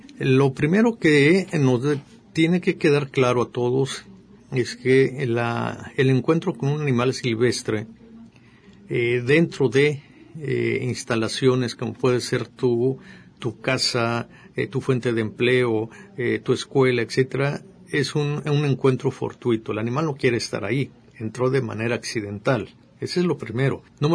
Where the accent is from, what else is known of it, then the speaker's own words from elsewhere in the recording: Jalisco, Mexico; como mexicano y como jalisciense, pues es un privilegio haber nacido en este país con esta gran riqueza biológica que tenemos